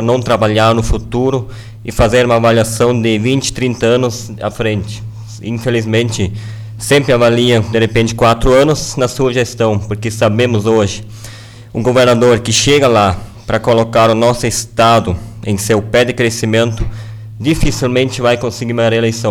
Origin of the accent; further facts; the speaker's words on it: Rio Grande do Sul, Brazil; nós somos gaúcho com orgulho.